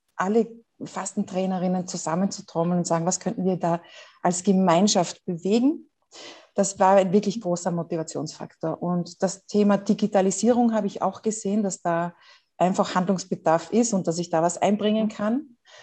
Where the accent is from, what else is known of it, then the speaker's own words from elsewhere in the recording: Austria; und das fand ich so als Österreicherin ein bisschen, ja, warum muss ich dafür nach Deutschland fahren?